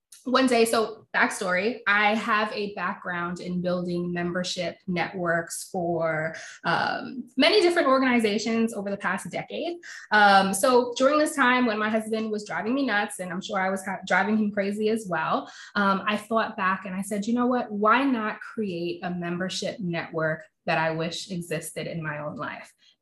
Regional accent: New York, United States; also born or lived in Washington, D.C.; Believe it or not, it's been more of an adjustment for me, and I'm from New York, than it has been for him. But we've lived in DC for so long that it's been where I've spent my entire adult life.

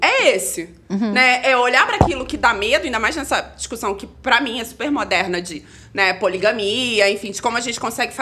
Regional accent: Rio de Janeiro, Brazil; Não, eu sou do Rio, Zona Norte, subúrbio.

